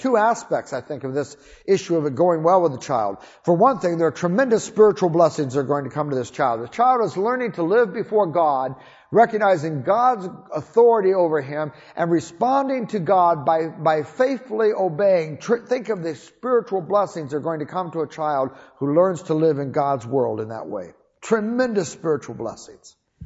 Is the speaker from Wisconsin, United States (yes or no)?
no; Toledo, Ohio, United States; When I was a kid, we grew up in Toledo, Ohio, and we lived in the city in a place where there were no places to play ball.